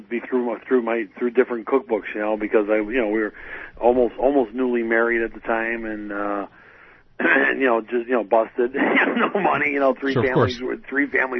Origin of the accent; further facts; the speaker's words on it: New Orleans, Louisiana, United States; I'm from New Orleans. I'm next a New Orleanian and stuff like that.